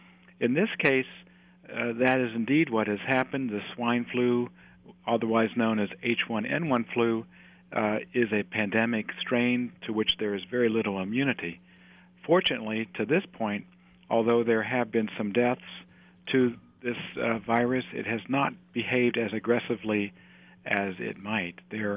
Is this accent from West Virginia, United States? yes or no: yes; Morgantown, West Virginia, United States; now in Corvallis, United States; I grew up in West Virginia in a town called Morgantown, and I went to medical school in West Virginia